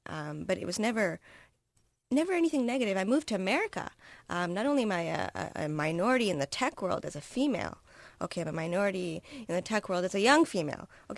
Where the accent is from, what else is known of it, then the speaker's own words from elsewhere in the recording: Canada; So I grew up in Canada, and I would say a model country for pluralism